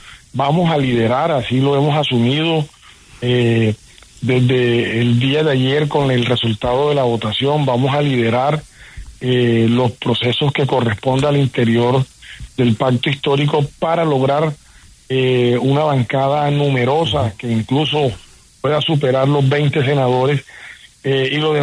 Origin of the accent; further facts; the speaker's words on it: Sincelejo, Sucre, Colombia; now in Barranquilla, Colombia; procedente de mi ciudad de origen, que es la ciudad de Sincelejo, en el departamento de Sucre, y llegué a Barranquilla a estudiar mi universidad